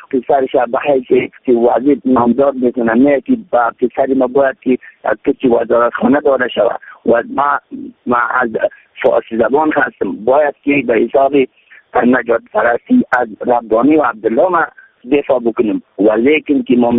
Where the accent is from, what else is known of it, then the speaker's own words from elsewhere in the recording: Badakhshan, Afghanistan; من از بدخشان هستم